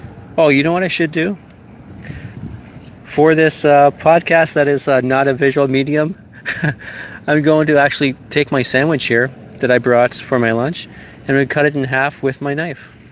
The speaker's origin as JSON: {"language": "English", "country": "Canada", "said": "Yep, I'm Canadian, so our milk is in bags, not in jugs or in bottles."}